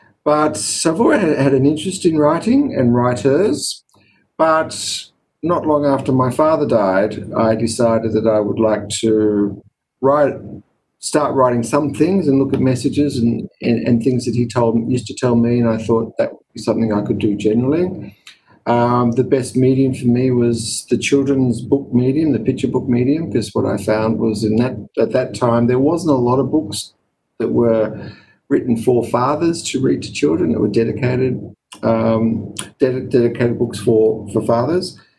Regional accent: Australia; born there; I was born in Australia not long after my father arrived. My father arrived here in 1951.

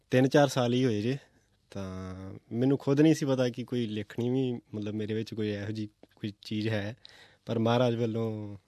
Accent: Punjab, India; ਪੰਜਾਬ 'ਚੋਂ ਵੀਰ ਜੀ ਮੈਂ ਅੰਮ੍ਰਿਤਸਰ ਜ਼ਿਲ੍ਹੇ ਤੋਂ ਬਿਲੋਂਗ ਕਰਦਾ, ਦਮਦਮੀ ਟਕਸਾਲ ਮਹਿਤਾ ਚੌਂਕ, ਉਹਦੇ ਬਸ ਕੋਲ ਹੀ ਪਿੰਡ ਆ ਸਾਡਾ।

